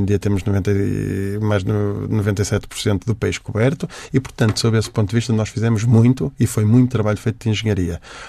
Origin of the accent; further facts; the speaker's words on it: Portugal; Eu isso incomoda-me como português, confesso.